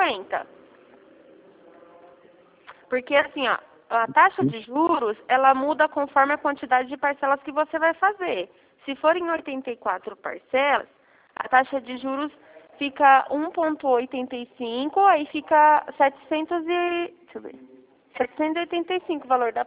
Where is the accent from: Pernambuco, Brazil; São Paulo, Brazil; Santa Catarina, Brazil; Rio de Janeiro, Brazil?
São Paulo, Brazil; Campinas